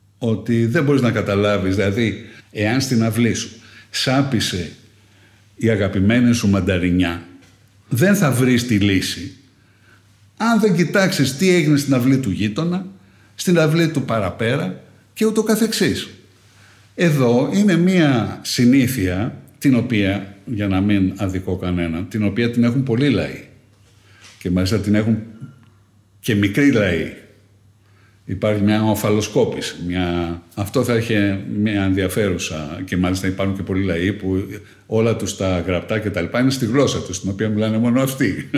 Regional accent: Greece; Από μικρό παιδί αισθάνομαι τρία πράγματα. Νιώθω τον εαυτό μου ότι είμαι Έλληνας, ότι είμαι Ευρωπαίος και ότι είμαι πολίτης του κόσμου.

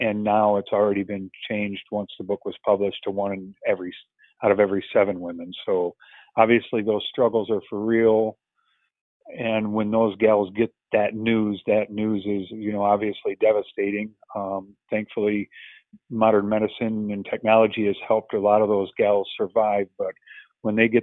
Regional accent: Flint, Michigan, United States; Well, I was originally born and raised near Flint, Michigan, and our family have been crazy adventurers for years.

